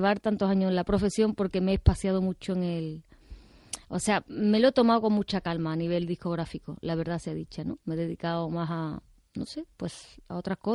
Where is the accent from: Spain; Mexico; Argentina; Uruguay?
Spain; Que me encanta, que es mi tierra y la amo.